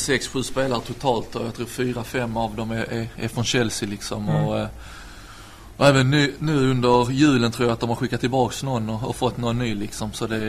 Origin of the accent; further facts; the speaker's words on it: Malmö, Skåne, Sweden; now in Netherlands; Malmö, ja. Precis. Ja.